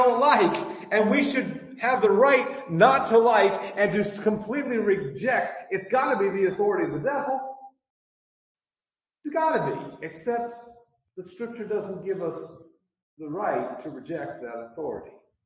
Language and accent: English; United States; And as an American, I have a right to have that problem.